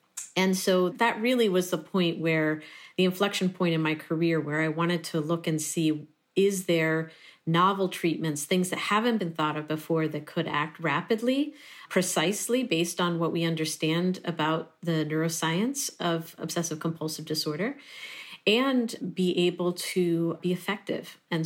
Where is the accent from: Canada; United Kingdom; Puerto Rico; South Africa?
Puerto Rico; I'm originally from Puerto Rico